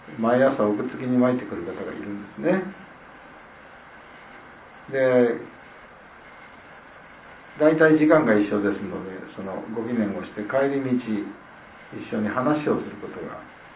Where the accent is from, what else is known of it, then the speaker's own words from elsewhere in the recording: Kochi, Japan; moved away; 自分のですね、生まれ育った高知での生活の年限よりも倍近く、倍以上になるんですかね、もうこちらにいるわけです。